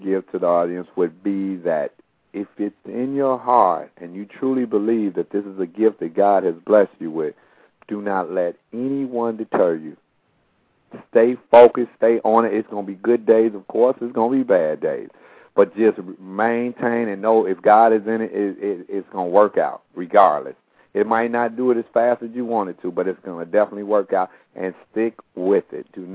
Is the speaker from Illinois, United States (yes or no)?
yes; Chicago, Illinois, United States; I was born in Chicago, raised on the south side of Chicago, had two older sisters, the baby boy.